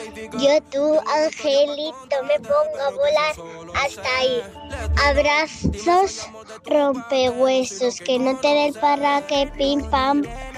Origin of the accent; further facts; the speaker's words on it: Terrassa, Catalonia, Spain; soy de Tarrasa.